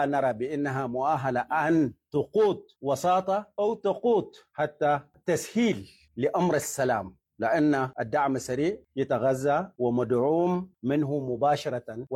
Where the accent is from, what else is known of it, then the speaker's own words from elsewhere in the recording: Sudan; لا طالما نحن كلنا سودانيين يعني